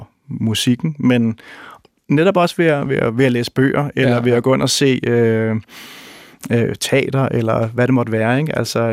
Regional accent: Roskilde, Zealand, Denmark; på det tidspunkt i Roskilde, hvor jeg voksede op i 70'erne og 80'erne

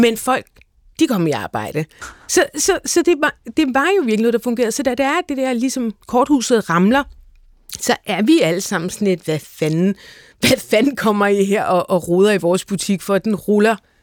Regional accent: Farum, Capital Region of Denmark, Denmark; jeg husker faktisk min barndom i Farum

